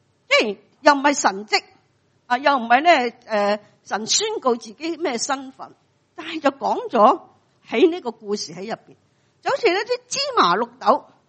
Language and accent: Cantonese; Hong Kong; 我谂我哋香港人冇边个讲唔忙嘅